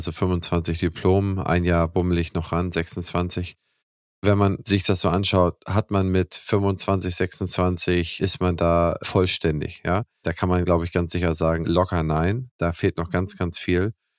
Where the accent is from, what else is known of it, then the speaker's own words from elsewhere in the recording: Schleswig-Holstein, Germany; wir beide als Holsteiner